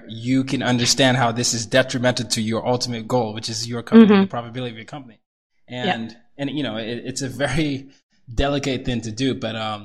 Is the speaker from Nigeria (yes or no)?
yes; Nigeria; because she's half Nigerian. I'm Nigerian.